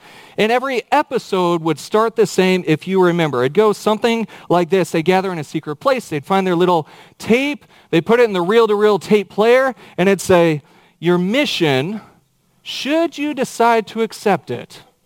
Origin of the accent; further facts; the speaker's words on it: Kansas, United States; Being from Kansas, I always thought of God as an American God. You know, he had kind of a Kansas drawl to him.